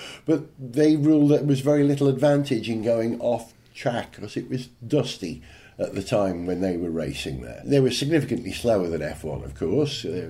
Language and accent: English; United Kingdom; being British